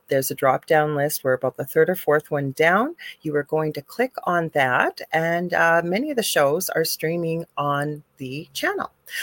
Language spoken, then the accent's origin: English; Canada; I am a Canadian psychic medium.